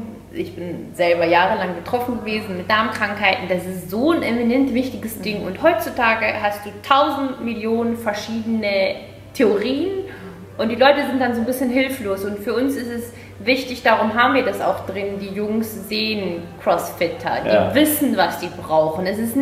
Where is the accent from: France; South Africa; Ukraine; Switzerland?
Switzerland; wir als Schweizer